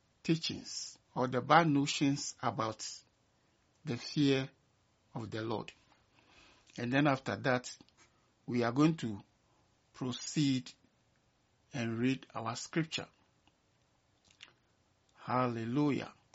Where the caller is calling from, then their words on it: Saskatoon, Saskatchewan, Canada; I am reaching you from Saskatoon here in Canada.